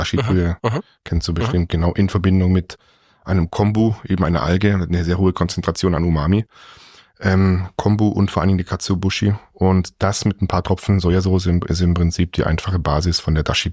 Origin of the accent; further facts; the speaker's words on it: Singen, Baden-Württemberg, Germany; ich bin dann in Singen zur Schule gegangen, Singen am Hundwil.